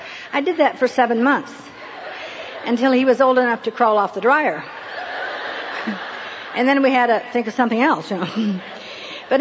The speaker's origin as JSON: {"language": "English", "region": "California", "country": "United States", "said": "I said, well, I'm from Southern California."}